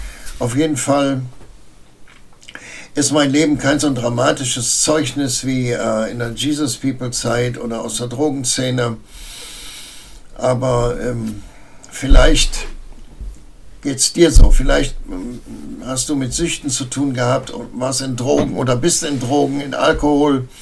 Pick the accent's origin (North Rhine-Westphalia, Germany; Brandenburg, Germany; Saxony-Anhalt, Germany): North Rhine-Westphalia, Germany; born there; Ich bin im Oberbergischen geboren, lebe auch da. Nicht da, wo ich geboren bin, aber nicht weit davon weg. Und bin groß geworden in der Wirtschaftswunderzeit. Also Ende der 50er, Anfang der 60er.